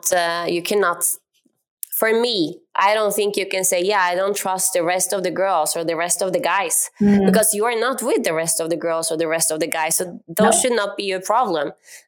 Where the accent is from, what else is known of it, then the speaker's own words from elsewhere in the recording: Norway; Like, I'm from Norway